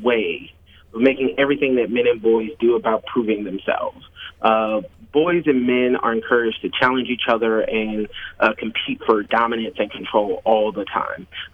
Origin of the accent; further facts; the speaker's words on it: Alabama, United States; But I am from Alabama originally. That's my home state, Roseide. So I come from a rural area, and I was born and raised around rural areas.